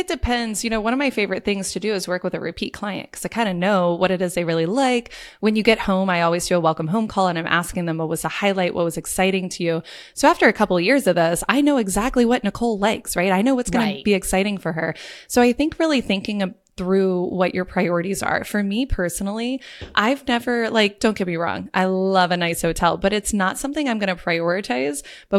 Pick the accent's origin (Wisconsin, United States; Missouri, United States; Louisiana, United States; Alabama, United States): Louisiana, United States; New Orleans; But that's what growing up in New Orleans does for you, right?